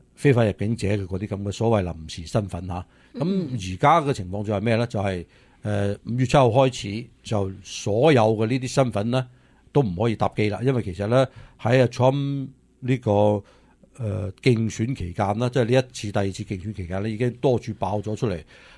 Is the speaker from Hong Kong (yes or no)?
no; United States; 我哋美国人